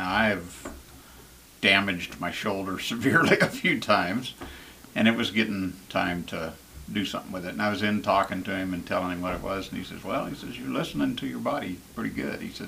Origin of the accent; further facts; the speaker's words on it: the South, United States; Used to be, it didn't seem to bother me. I grew up in the South.